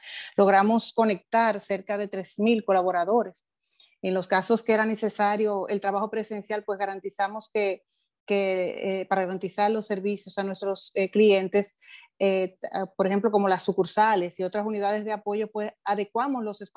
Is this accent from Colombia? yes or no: no; Dominican Republic; Como bien dices, pues la gente, nosotros como dominicanos, como latinos y como parte del Banco Popular, pues somos muy dados a la interacción.